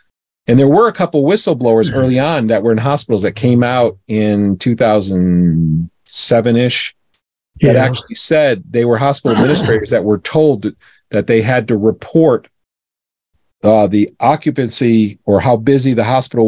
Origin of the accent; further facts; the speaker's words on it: Florida, United States; So I would go to Florida and stay with my mother because I grew up in Florida.